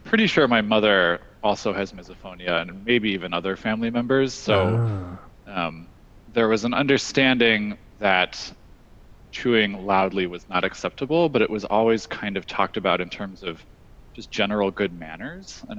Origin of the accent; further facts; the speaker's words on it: Chicago, Illinois, United States; now in Pennsylvania, United States; Yeah, so I'm originally from Chicago, but currently I live in central Pennsylvania, in a pretty rural part of Pennsylvania.